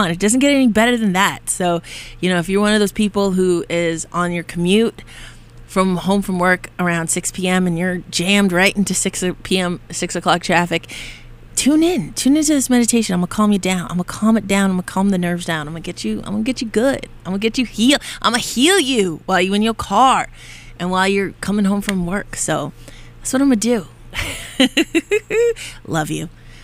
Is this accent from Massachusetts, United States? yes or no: yes; Boston, Massachusetts, United States; Yeah, I'm originally from Boston, hence